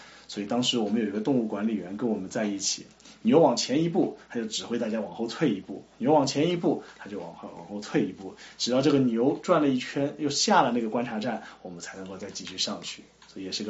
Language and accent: Chinese; Shanghai, China; born there; 我是在上海出生的。